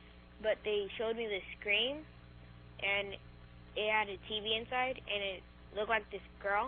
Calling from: Pasadena, California, United States; I'm calling from Pasadena, California.

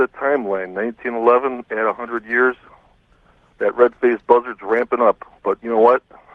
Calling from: Chicago, Illinois, United States; from the Chicago area.

